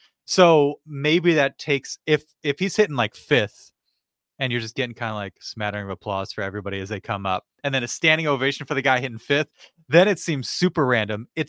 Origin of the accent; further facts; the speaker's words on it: Philadelphia, Pennsylvania, United States; I feel like, I'm from Philadelphia, I follow, you know, all the media outlets.